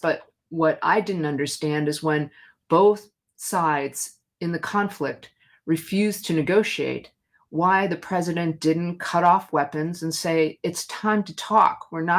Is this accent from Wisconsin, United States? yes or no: yes; Milwaukee, Wisconsin, United States; born there; You know, I was born in Milwaukee, Wisconsin, so talking with you feels like coming home.